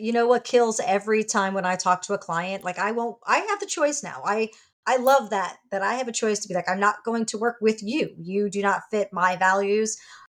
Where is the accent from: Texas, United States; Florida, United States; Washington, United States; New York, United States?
New York, United States; Now, okay, growing up, I'm a New Yorker.